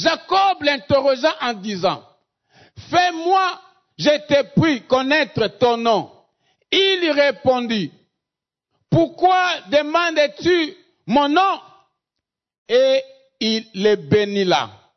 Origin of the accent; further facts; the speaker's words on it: DR Congo; Nous sommes Congolais, nous sommes tous égaux.